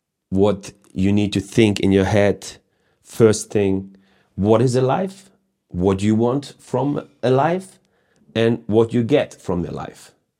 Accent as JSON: {"language": "English", "region": "Hamburg", "country": "Germany", "tie": "born there", "second_language": "English", "said": "I was born in Hamburg. I live in Hamburg now, still. And but my parents are Croatian, so I'm Croatian. Have a Croatian passport"}